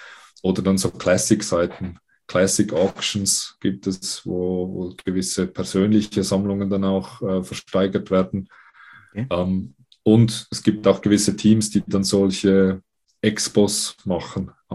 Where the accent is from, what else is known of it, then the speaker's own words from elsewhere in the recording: Switzerland; bei uns in der Schweiz ist das auch so